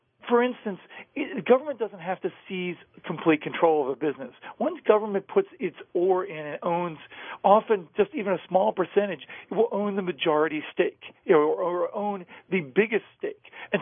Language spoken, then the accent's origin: English; Baltimore, Maryland, United States; I grew up in Baltimore. Baltimore was particularly hard hit.